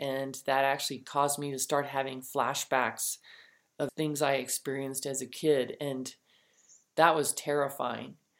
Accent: Texas, United States; she was from Japan and I was from Texas. I grew up in East Texas, which is a rural area, and I roamed the woods.

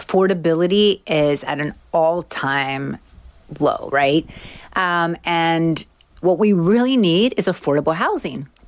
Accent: Miami, Florida, United States; I mean, I'm from Miami. Miami's gotten so expensive.

